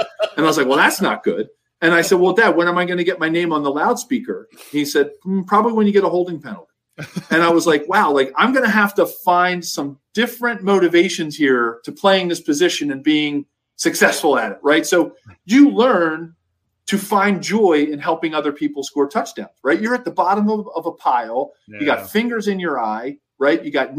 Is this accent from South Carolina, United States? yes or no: no; Philadelphia, Pennsylvania, United States; growing up in Philadelphia, you know, and going to Penn, I've always had a little bit of an affinity for the Bengals because of that.